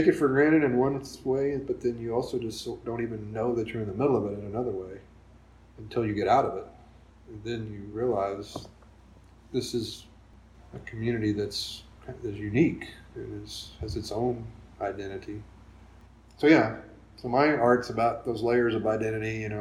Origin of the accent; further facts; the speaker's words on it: Tahlequah, Oklahoma, United States; Growing up in Tahlequah, a lot of that stuff, you know, Trail of Tears and all the history that goes along with it.